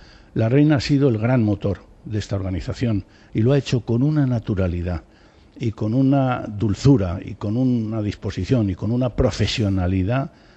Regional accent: Spain; a mí, como ciudadano español, me llena de orgullo

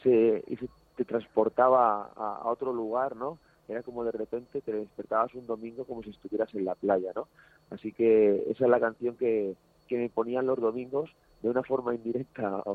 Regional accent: Montcada, Catalonia, Spain; yo iba mucho al casal de jóvenes de Moncada, somos de Moncada, de una población muy cerquita de Barcelona

